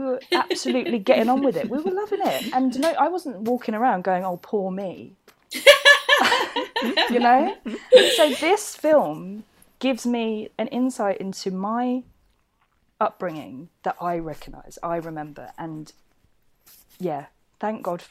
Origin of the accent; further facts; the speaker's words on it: Hackney, London, United Kingdom; growing up in Hackney and seeing it completely change from one year to the next